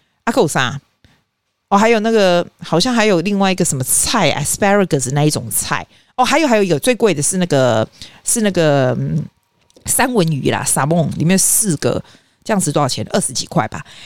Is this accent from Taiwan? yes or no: yes; Taiwan; now in Australia; 你知道你问我说我是台湾人澳洲人哪一个地方比较像 home， 其实台湾对我而言我到台湾也会觉得 I feel like home，也是已经到家了，但是澳洲又更多一点，可能是因为我 I spend most of my life in Australia 的关系吧。